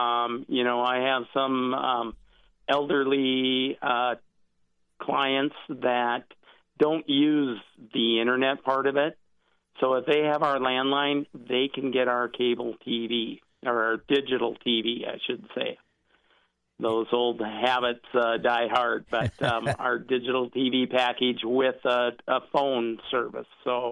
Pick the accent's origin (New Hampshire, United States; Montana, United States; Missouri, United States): Montana, United States; I'm originally from Montana